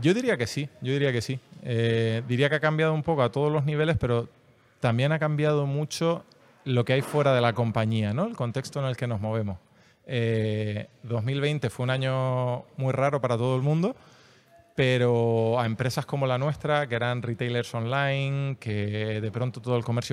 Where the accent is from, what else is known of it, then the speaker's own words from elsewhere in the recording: Canary Islands, Spain; also born or lived in Galicia; Yo estaba viviendo fuera, yo vivía en Galicia, soy canario, mi mujer es murciana y claro, es casi como de chiste, ¿no? Un canario y una murciana viviendo en Galicia, yo vivía en La Coruña